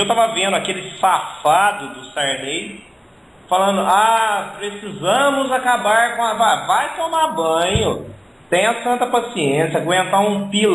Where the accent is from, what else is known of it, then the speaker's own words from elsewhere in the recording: Campos Gerais, Minas Gerais, Brazil; de Campos Gerais, sou de Minas, tudo bem?